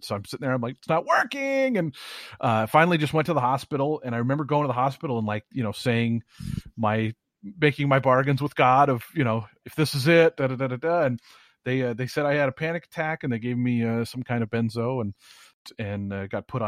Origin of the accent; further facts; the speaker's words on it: Seattle, Washington, United States; But yeah, I grew up in Seattle, lived here. I went to college up here at University of Washington.